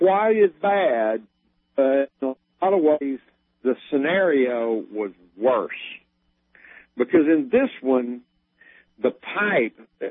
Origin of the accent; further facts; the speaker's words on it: Alabama, United States; I'm from Alabama and I gotta hang my head in shame and just say we were not ready.